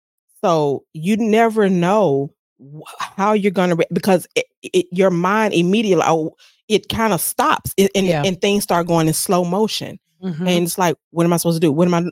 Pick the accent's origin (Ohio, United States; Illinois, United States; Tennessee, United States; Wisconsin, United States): Tennessee, United States; Memphis; Hey, hometown. Yes.